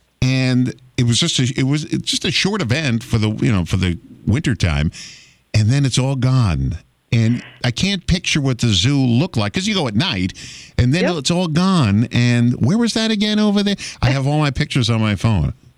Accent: Bronx, New York, United States; I mean, when I grew up in the Bronx, we had a zoo.

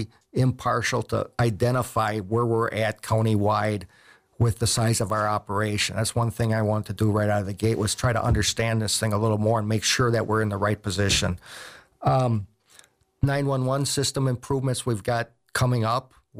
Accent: Caledonia, Wisconsin, United States; Caledonia. I grew up on 7 Mile 994.

